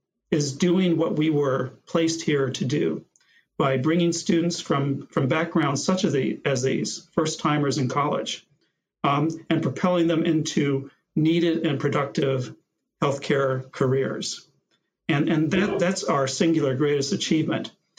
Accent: Los Angeles, California, United States; I grew up right around the corner. I'm from 120th and Central. I'm from Watts. I'm from Compton. I'm from Willowbrook. I'm from the Athens area of Los Angeles.

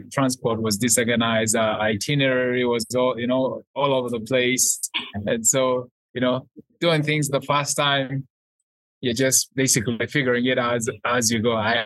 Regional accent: Kampala, Central Region, Uganda; So when I moved to Arua, because I had spent so much time growing up in Kampala, I was very curious about the region.

